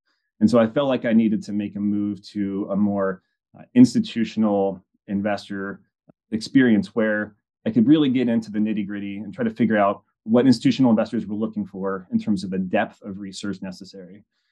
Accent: Cincinnati, Ohio, United States; And I'm from Cincinnati, Ohio originally.

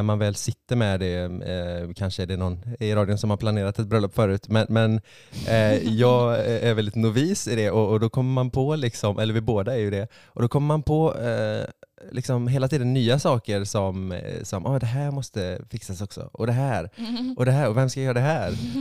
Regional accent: Tjörn, Västra Götaland County, Sweden; now in Gothenburg, Sweden; Jag kommer från en ö som heter Tjörn som ligger 7 mil norr om Göteborg.

